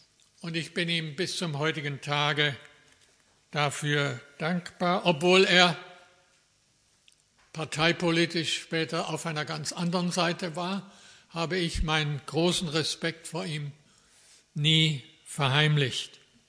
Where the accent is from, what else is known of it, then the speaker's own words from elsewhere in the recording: Schwäbisch Hall, Baden-Württemberg, Germany; Ich bin in Schwäbisch Hall aufgewachsen